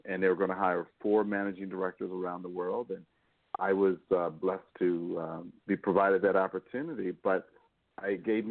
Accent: Atlantic City, New Jersey, United States; Born and raised in Atlantic City, attended Seton Hall University

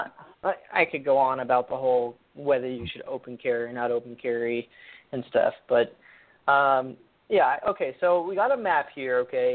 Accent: Alaska, United States; just because I'm from Alaska does not mean I can conceal carry in Florida without a concealed carry permit.

